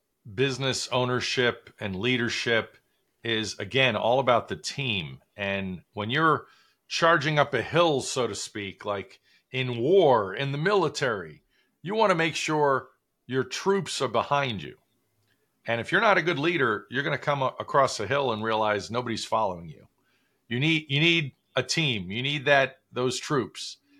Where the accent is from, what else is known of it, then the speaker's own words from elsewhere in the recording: New York, United States; I'm a fast talker because I'm from New York.